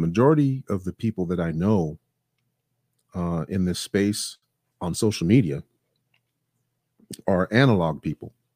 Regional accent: Los Angeles, California, United States; I mean, because, you know, I grew up in Los Angeles, in greater Los Angeles area. Los Angeles is a big city.

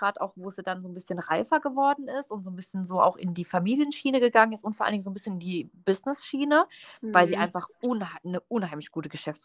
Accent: Worms, Rhineland-Palatinate, Germany; born there; now in Heidelberg, Germany; Also geboren bin ich in Worms, aber umgezogen für die Liebe nach Heidelberg.

